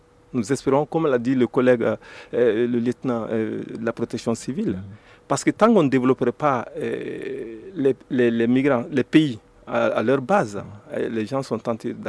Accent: Mali

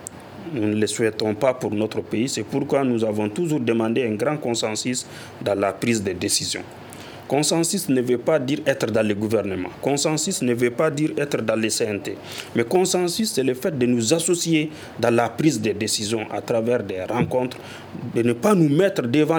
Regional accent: Mali; nous sommes des Maliens d'abord

